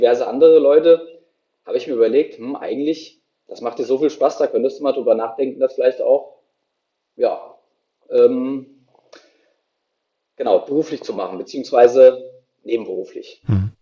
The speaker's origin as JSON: {"language": "German", "town": "Hüttenberg", "region": "Hesse", "country": "Germany", "said": "Bin aber dann 2012 wieder zurück hier nach Mittelhessen. Wie du eben schon gesagt hast, kommen wir aus der Nähe von Wetzlar. Hüttenberg ist ein kleine Gemeinde, kleines Dorf hier neben Wetzlar."}